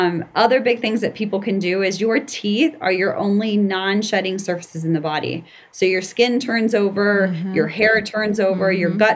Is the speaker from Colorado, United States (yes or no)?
yes; Colorado, United States; I'm from Colorado, so we say, you know, crunchy organics.